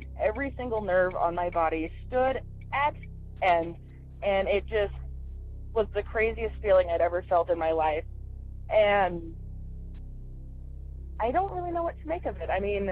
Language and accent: English; Utah, United States; from Utah and I wanted to share my crazy little story with you.